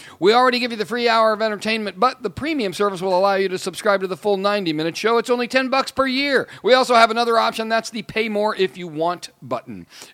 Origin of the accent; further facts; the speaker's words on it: Midwest, United States; Yeah, I'm in a bubble, I guess, aren't I? And I grew up in the Midwest.